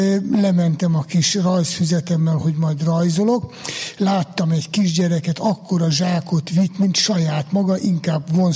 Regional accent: Jász-Nagykun-Szolnok, Hungary; én a Jásságból származom, ott nem volt ritka a talicskának a tolása

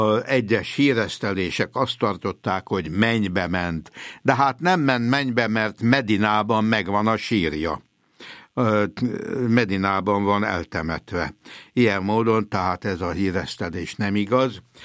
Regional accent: Hungary; Ennek részben mi magyarok vagyunk a áldozatai is, meg hősei is

